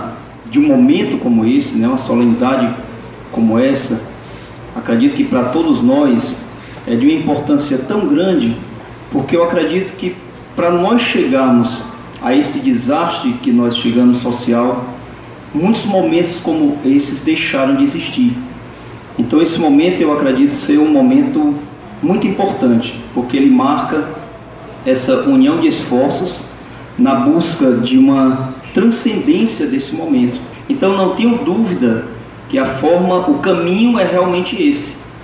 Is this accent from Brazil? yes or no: yes; Brazil; a gente como brasileiro, a gente começa a se questionar por que é que nós chegamos na situação em que nós estamos